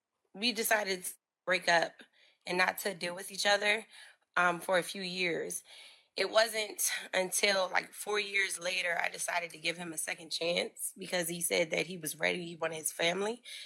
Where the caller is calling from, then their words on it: Maryland, United States; I'm calling you from the DMV area, Maryland.